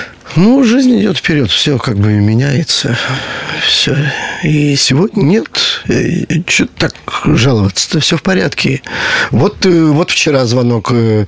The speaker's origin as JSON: {"language": "Russian", "town": "Krasnovishersk", "region": "Perm Krai", "country": "Russia", "tie": "born or raised there", "said": "Я вырос в Красновишерске, у нас район такой был, назывался он «Лагерь». Там действительно лагерь был в свое время, зона."}